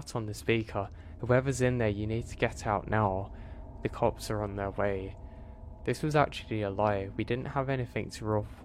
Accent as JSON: {"language": "English", "region": "Rhode Island", "country": "United States", "said": "Now I'm from Rhode Island, and my friend and I have always been interested in paranormal hotspots around the state."}